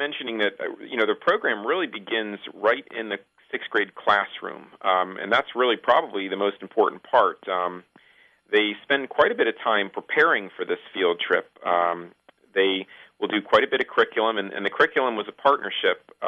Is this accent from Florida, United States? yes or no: yes; Florida, United States; When I was a kid growing up in Central Florida, I came on a field trip to Kennedy Space Center